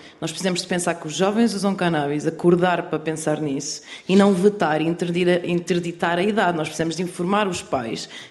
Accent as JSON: {"language": "Portuguese", "town": "Sertã", "region": "Centro", "country": "Portugal", "said": "eu sou da Sertã"}